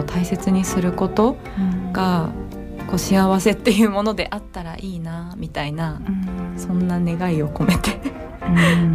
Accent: Saitama, Japan; also born or lived in Chiba; もともと千葉にいたんですけど、うん、こっちに、まあ、地元埼玉なのでこっちの方に戻ってきて

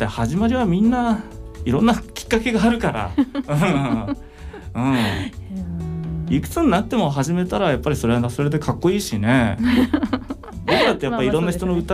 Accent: Katori, Chiba, Japan; 僕はね、千葉の出身なんですけれども、香取市っていうところ、

